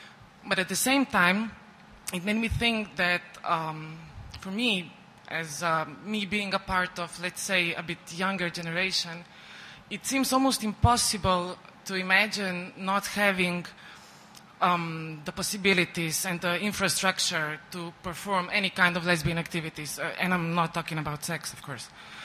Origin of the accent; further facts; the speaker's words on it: Ljubljana, Central Slovenia, Slovenia; English is a second language; I come from Ljubljana, Slovenia